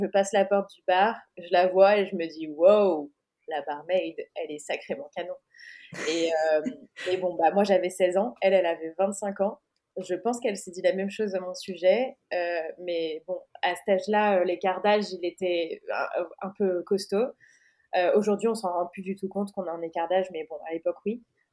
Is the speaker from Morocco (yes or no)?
no; France; now in Portugal; Et tout ensemble, on vit au Portugal. On est française, mais on est expat dans ce chouette pays.